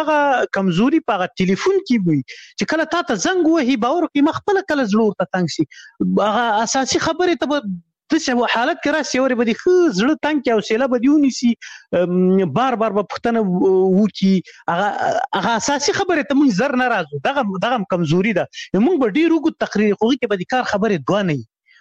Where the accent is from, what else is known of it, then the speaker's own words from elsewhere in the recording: Khyber Pakhtunkhwa, Pakistan; زه په غو کې لوی سوی یم